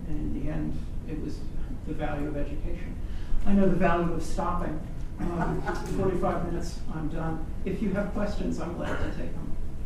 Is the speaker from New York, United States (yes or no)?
yes; New York, United States; and I have to say, as a New Yorker